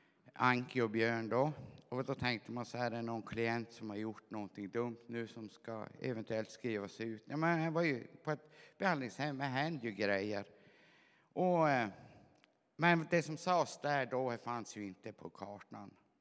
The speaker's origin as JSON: {"language": "Swedish", "region": "Norrbotten County", "country": "Sweden", "said": "På min dialekt så är jag ju inte dalmas eller någonting. Jag kom långt upp ifrån Norrbotten."}